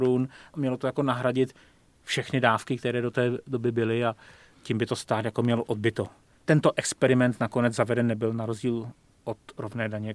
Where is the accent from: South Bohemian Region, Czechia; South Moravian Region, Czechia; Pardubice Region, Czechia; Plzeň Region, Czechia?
South Bohemian Region, Czechia; já jako Jihočech musím říct, že u nás byl velký slib